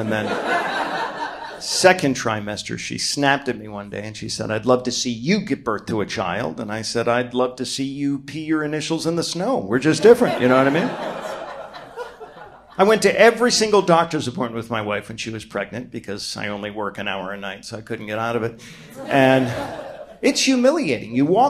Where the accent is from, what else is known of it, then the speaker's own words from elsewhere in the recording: Ireland; I'm Irish.